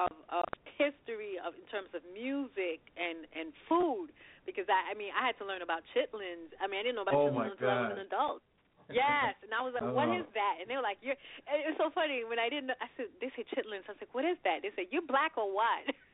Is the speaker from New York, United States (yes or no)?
yes; Brooklyn, New York, United States; So life growing up in Brooklyn felt like I actually was growing up in the islands because I was just exposed by that.